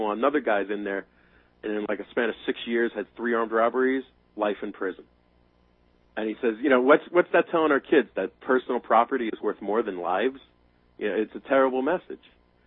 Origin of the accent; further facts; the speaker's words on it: Pennsylvania, United States; This is the county I grew up in, not Northampton County where Easton is. I grew up here in Monroe County.